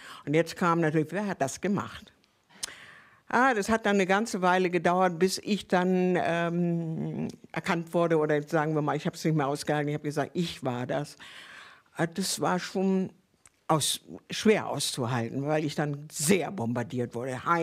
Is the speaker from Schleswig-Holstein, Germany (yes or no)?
no; Hamburg, Germany; oh, direkt am Hafen, ich bin Hamburgerin